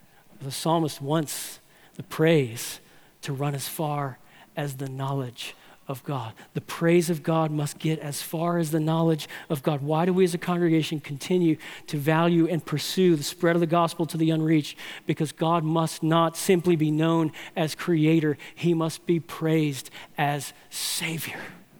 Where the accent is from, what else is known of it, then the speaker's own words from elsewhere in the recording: New Orleans, Louisiana, United States; My hometown sports team, the New Orleans Saints, went through a rough patch for about 40 years.